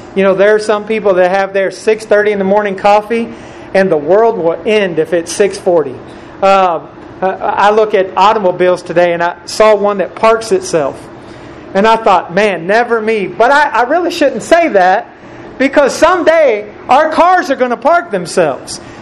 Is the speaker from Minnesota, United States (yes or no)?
no; Steubenville, Ohio, United States; I remember growing up in Steubenville, Ohio. I lived in a neighborhood that was predominantly a black neighborhood.